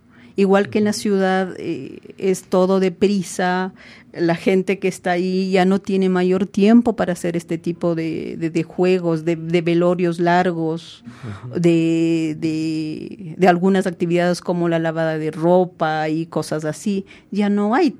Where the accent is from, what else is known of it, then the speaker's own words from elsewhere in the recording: Quito, Pichincha, Ecuador; also born or lived in Zuleta; yo una parte de mi infancia viví en Zuleta, la mayor parte ha sido acá en Quito, ¿no? A través de eso, mi padre era tractorista y nosotros vivimos acá en Quito, en Parcayaco